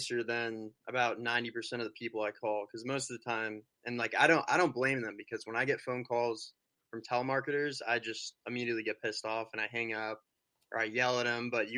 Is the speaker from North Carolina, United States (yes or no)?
no; Moraga, California, United States; I'm from Moraga, California. So it's a small town in the East Bay of San Francisco. The closest city is Walnut Creek.